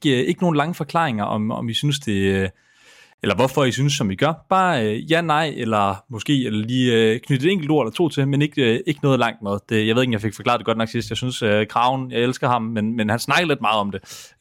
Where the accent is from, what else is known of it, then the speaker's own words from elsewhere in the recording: North Denmark Region, Denmark; Jeg er selv nordjyde, ikke Aalborg, du ved, helt op.